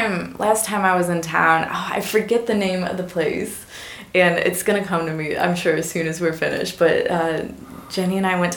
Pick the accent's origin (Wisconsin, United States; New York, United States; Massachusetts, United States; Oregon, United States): New York, United States; He's from Jersey, I'm from New York, so, you know.